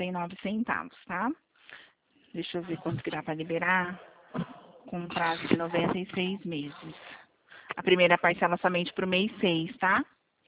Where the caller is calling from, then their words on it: Presidente Prudente, São Paulo, Brazil; Aqui é Presidente Prudente, gente, São Paulo.